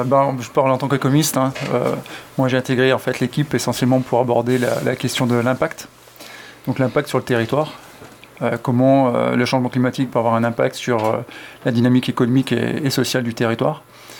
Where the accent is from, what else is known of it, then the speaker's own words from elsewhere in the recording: Grenoble, Auvergne-Rhône-Alpes, France; now in Toulouse, France; Moi, je viens de Grenoble, j'ai vécu pendant 20 ans là-bas.